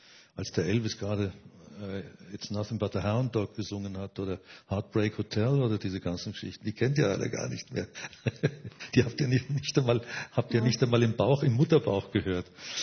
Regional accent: Dresden, Saxony, Germany; born there; Schauen Sie, ich bin in Dresden geboren, im Jahre 1938.

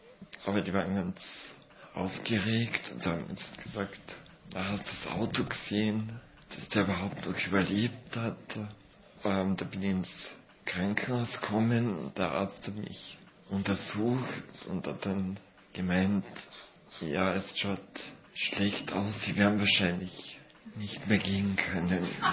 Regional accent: Carinthia, Austria; ich komme aus Kärnten und da waren immer alle sich hilfsbereit.

